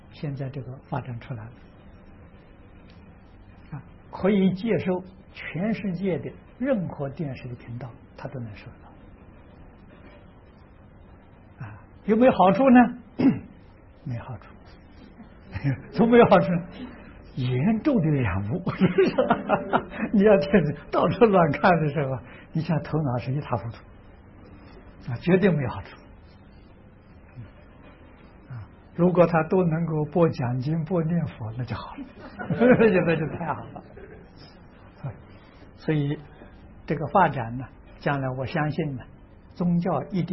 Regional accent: China; 那我们中国人呢，这个院子不种花，我们都种菜，我们都种菜

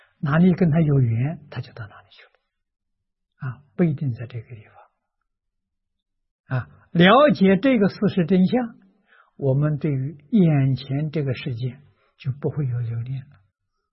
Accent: China; 我们中国人叫明心见性

